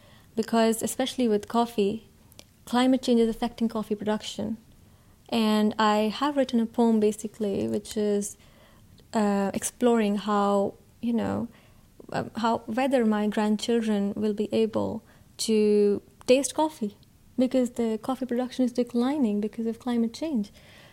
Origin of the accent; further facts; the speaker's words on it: Punjab, India; I come from Punjab, which is a state in India, and Punjab means the land of five rivers.